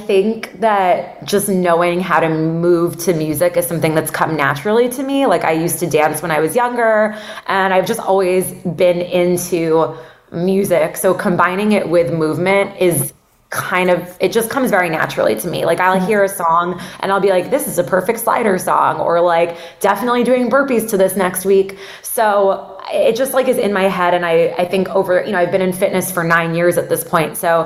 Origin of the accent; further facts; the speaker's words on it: Miami, Florida, United States; I'm from Miami. My whole family lives down here.